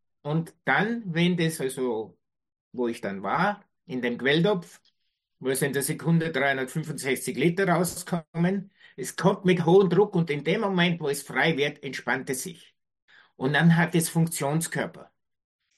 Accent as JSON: {"language": "German", "town": "Mariazell", "region": "Styria", "country": "Austria", "said": "ich komme aus dem Hochschwabgebiet, aus dem Marizellerland, da gibt es sehr, sehr viele Quellen"}